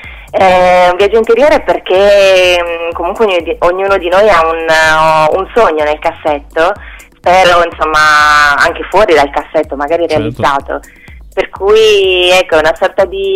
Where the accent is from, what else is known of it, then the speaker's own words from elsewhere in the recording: Sardinia, Italy; Io ad esempio a un certo punto ho voluto scrivere una frase in sardo perché sono sarda